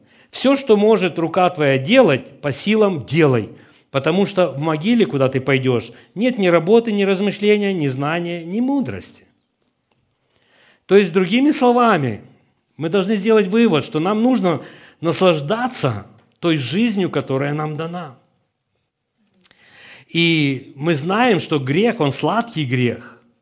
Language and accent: Russian; Ukraine; moved away; Ну, мы все приехали с Украины, из Советского Союза, мы все ели с этой алюминиевой посуды, да, в общественных столовых.